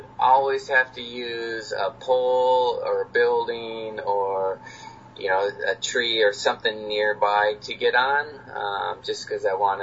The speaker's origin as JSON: {"language": "English", "region": "Minnesota", "country": "United States", "said": "I'm very easygoing, and I'm from Minnesota, and they call it Minnesota Nice, where you... Yeah, you're just like a very humble person"}